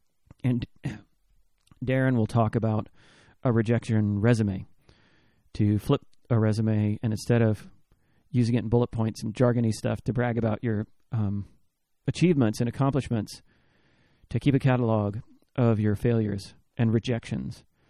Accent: Arlington, Texas, United States; now in Austin, United States; I grew up in Arlington, Texas, Dallas-Fort Worth, 817 area code. And I live in Austin now, 512.

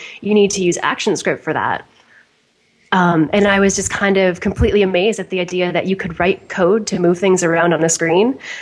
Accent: Toronto, Ontario, Canada; moved away; I'm from Toronto originally. I've just moved around a bunch.

